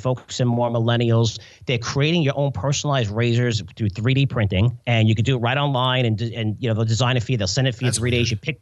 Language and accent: English; New York City, New York, United States; I grew up in New York City and you're seeing, you know, the window washers of 40, 50, 60 story buildings.